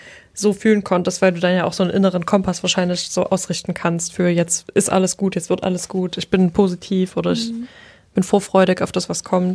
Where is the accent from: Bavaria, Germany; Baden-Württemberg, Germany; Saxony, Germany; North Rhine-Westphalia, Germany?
Saxony, Germany; das im Erzgebirge stattgefunden hat, also da, wo ich herkomme.